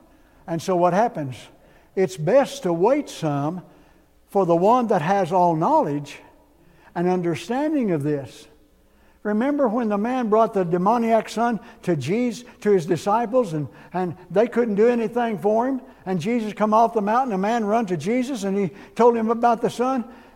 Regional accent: Missouri, United States; we're from McDonald County and we grew up in Southwest Missouri, and we ain't going to do it.

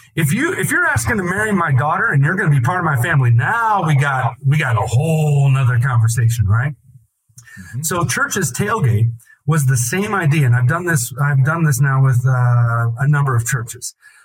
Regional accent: Kansas, United States; And our town, it's all about our team. It's all about my hometown team. You know, the pride about the around here, it's Kansas State or it's KU

